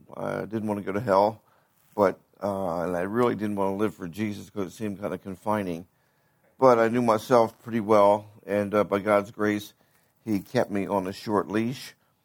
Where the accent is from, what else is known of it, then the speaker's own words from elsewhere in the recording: Pennsylvania, United States; I grew up in the Philadelphia area, south of Philadelphia. And was born into a Christian home.